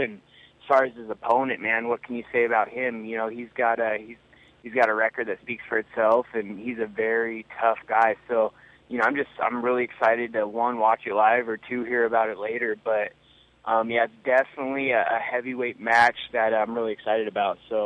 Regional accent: Okanogan, Washington, United States; Okanagan, yeah. It's where I grew up. It's like 90 minutes north of Wenatchee, if you have any clue where that's at. Kind of by the Canadian border.

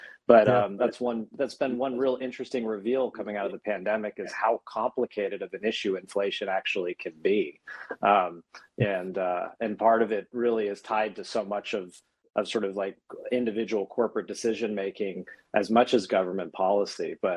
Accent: Tennessee, United States; Yeah, but I grew up in Tennessee, of all places. I grew up a Titans fan, and we didn't have the Grizzlies yet.

